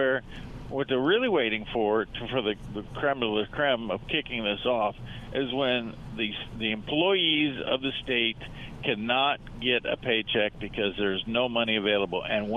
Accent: Illinois, United States; I tell people that I grew up in Illinois, and the first question, oh, Chicago? No, not even close to Chicago. 350 miles from Chicago.

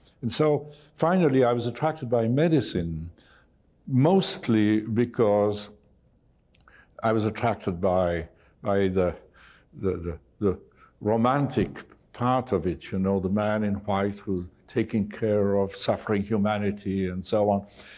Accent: Belgium; also born or lived in England; Well, you know, I spent most of my life in Belgium. I was born in England, but I went to school in Belgium. My parents were Belgians. I'm a Belgian national, and so I attended a Jesuit school when I was a child

